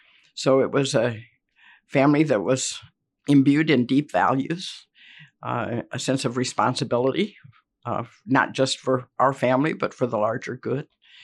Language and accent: English; Mishawaka, Indiana, United States; My parents had chosen to move out into the country about 3 miles south of Mishawaka.